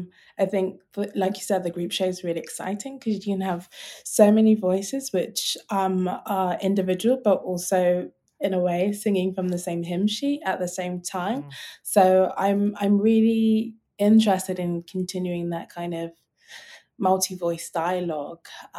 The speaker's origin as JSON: {"language": "English", "town": "Camberwell", "region": "London", "country": "United Kingdom", "tie": "born or raised there", "said": "I'm actually not from Peckham, but I did go to school in Camberwell and I spent a lot of time in Peckham."}